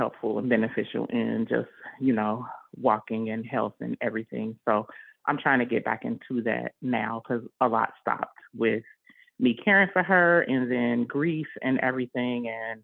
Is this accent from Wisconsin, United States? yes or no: no; Cincinnati, Ohio, United States; now in New York, United States; I'm actually from Cincinnati, but I'm currently in New York.